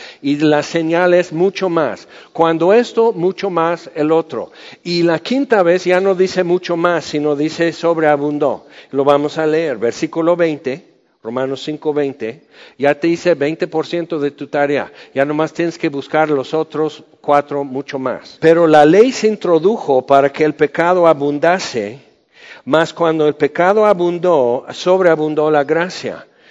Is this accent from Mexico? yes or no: yes; Cuernavaca, Morelos, Mexico; Yo soy de Cuernavaca, en cada semáforo dice uno por uno.